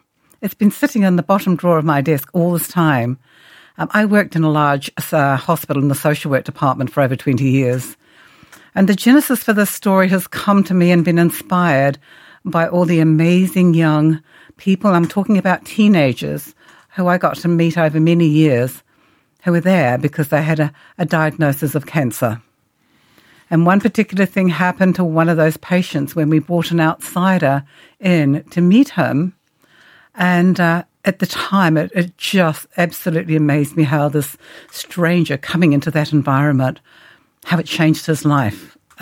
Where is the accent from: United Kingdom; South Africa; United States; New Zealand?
New Zealand; Growing up in New Zealand